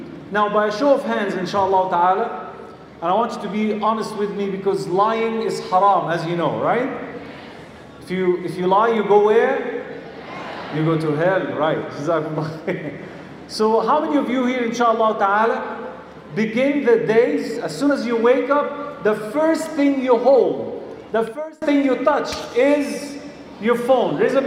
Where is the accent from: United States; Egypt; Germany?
Egypt; I am originally from Egypt, yeah?